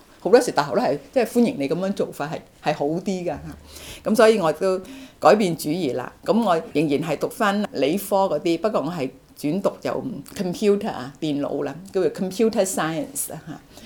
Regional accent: Vietnam; now in Canada; 如果你哋仲記得，我細個嘅時候喺越南，一直都係想讀物理

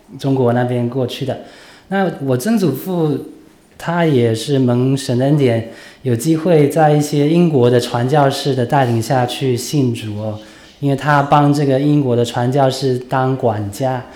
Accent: Changhua, Changhua County, Taiwan; born there; 我是出生在台湾一个叫彰化的一个小城市。家里面有四个人，就是爸爸妈妈还有我的哥哥还有我啦。那其实我们家好几代就已经在台湾落地生根啦。

